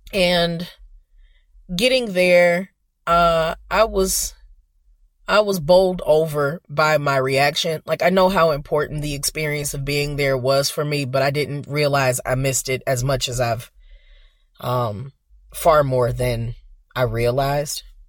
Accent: United States; And their music history is very much my music history as an American.

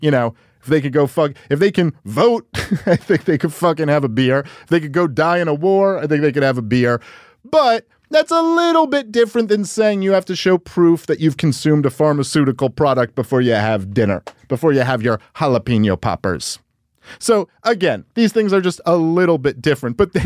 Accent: Brooklyn, New York, United States; Rogan's from Boston and I'm from Brooklyn.

